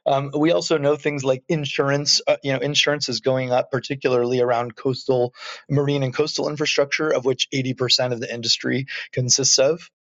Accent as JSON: {"language": "English", "region": "Washington", "country": "United States", "said": "even in my home state of Washington, here in the U.S."}